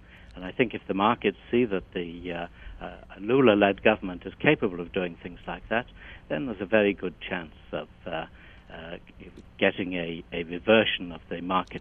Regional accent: United Kingdom; which I happen to know about because I am British

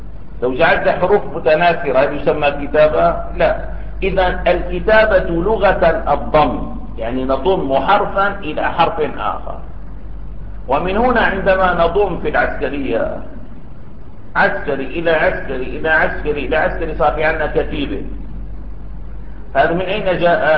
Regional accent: Damascus, Damascus Governorate, Syria; ونظرنا إلى طلوع القمر في بلدنا دمشق مثلا

